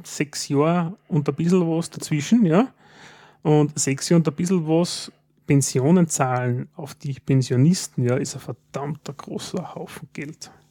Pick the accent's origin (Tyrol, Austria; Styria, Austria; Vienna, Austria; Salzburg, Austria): Styria, Austria; Und als Steirer denkt man, so lang arbeiten.